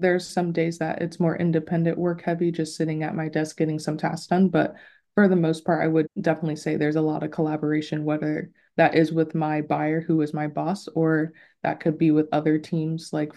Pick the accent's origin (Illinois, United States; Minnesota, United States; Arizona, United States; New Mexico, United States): Arizona, United States; Mesa; also born or lived in Germany; now in Los Angeles, United States; I am originally from Arizona, Mesa, Arizona, to be exact. And I lived in Germany for the first 8 years of my life due to my dad being in the U.S. Army.